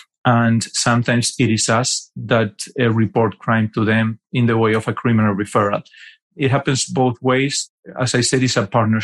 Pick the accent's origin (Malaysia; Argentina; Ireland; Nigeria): Argentina; also born or lived in United States; That's where I'm from. I'm from Argentina originally, although I spent 4 years working for a New York City law firm. Then I moved back to Argentina and I was working for another law firm there.